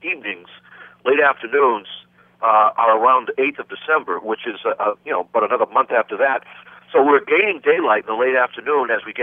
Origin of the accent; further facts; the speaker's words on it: Braintree, Massachusetts, United States; She used to live next to me, next to us when we grew up in Braintree